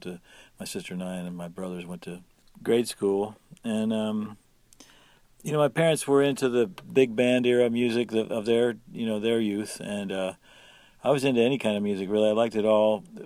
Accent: Wheeling, West Virginia, United States; I'm from Wheeling in the northern panhandle.

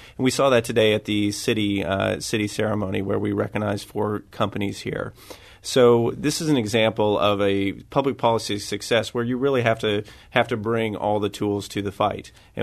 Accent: Rolla, Missouri, United States; Born and raised in Rolla, Missouri. It's good to be home.

